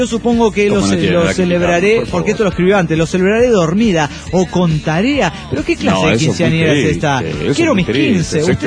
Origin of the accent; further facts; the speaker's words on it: Guadalajara, Jalisco, Mexico; de Guadalajara, Jalisco, México.